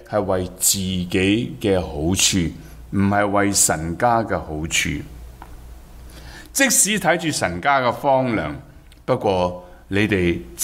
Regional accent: China; 如果你去欧洲行一行，我们中国人就是这样，辛苦一世打拼赚钱

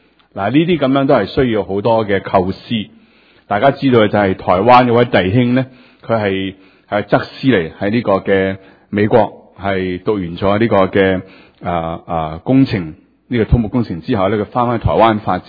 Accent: Guangdong, China; 好似我係广东人，我听到自己广东话，

